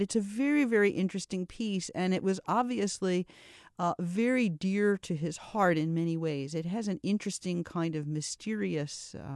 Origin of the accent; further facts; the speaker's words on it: Philadelphia, Pennsylvania, United States; the Philadelphia Orchestra with Eugene Normandy, my hometown orchestra